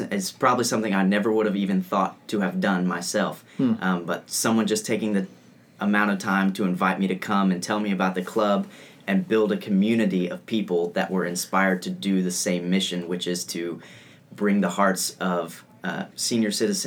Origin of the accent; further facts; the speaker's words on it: Cleveland, Tennessee, United States; I'm from Cleveland, Tennessee, so I've grown up around Lee University